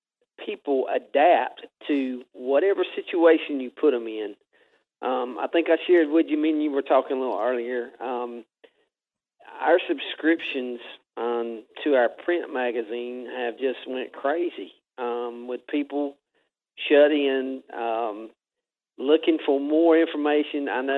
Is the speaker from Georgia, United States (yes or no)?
yes; Georgia, United States; Even though I'm from South Georgia, it's kind of rare we get some new information and good information come from the West Coast.